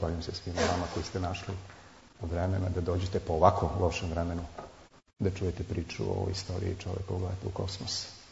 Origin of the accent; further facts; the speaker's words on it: Gračanica, Pristina District, Kosovo; now in Australia; Dve reči o meni. Ja sam sa Kosova, iz Gračanice. Živim u Australiji od 99. od septembra